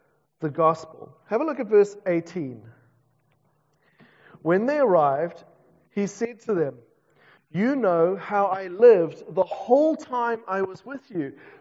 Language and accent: English; South Africa; I'm from South Africa, so everyone in South Africa has a strong opinion.